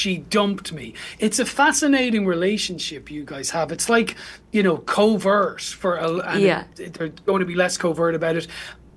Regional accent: Ireland; I'm an Irishman.

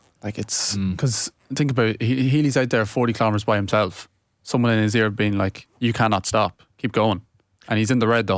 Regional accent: Ireland; It's just great to watch as a cycling fan, and especially as an Irish cycling fan.

